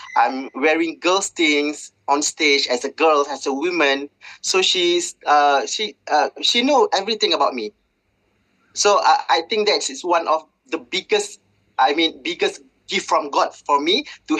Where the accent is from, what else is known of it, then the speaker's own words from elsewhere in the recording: Selangor, Malaysia; I am 38 years old. I'm from Malaysia, based in Selangor